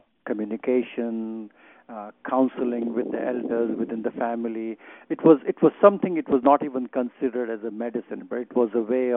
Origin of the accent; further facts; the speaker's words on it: India; growing up in India, I was born and brought up in a rural part in India